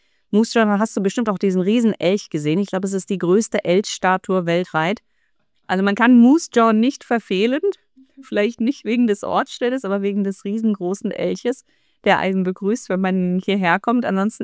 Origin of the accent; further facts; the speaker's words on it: Krefeld, North Rhine-Westphalia, Germany; now in Canada; Ich komme ja aus Krefeld.